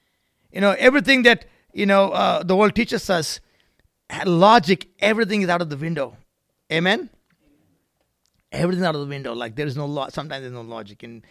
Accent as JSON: {"language": "English", "country": "India", "second_language": "English", "said": "And I'm from India. He's from Africa. And we became brothers, right?"}